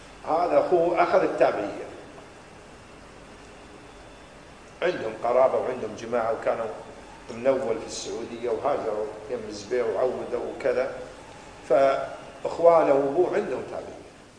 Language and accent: Arabic; Buraydah, Al-Qassim, Saudi Arabia; جابوه عندنا في بريدة.